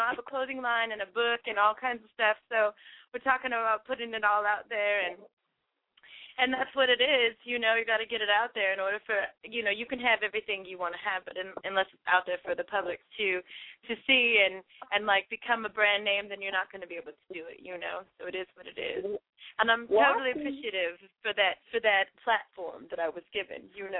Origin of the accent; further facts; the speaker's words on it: Oceanside, California, United States; a lot of people think I'm from the UK, but actually I'm from Oceanside, California. I'm a West Coast girl, you know.